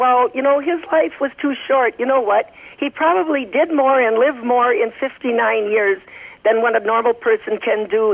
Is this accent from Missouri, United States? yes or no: no; Morgan, Minnesota, United States; I grew up in Morgan, Minnesota.